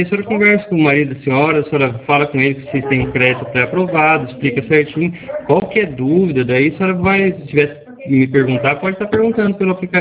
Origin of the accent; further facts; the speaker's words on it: Cornélio Procópio, Paraná, Brazil; eu sou da cidade de Cornélio Procópio, Paraná.